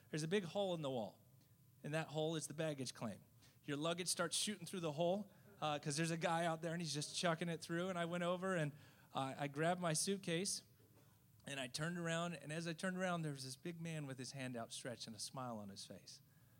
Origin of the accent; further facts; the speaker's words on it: Japan; I grew up in Japan. I speak the language.